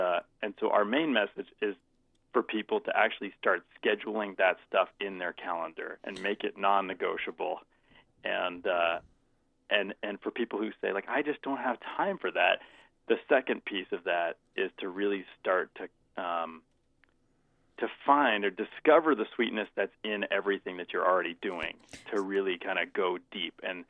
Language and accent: English; Boston, Massachusetts, United States; Well, I grew up around Boston, and then I got my bachelor's in botany.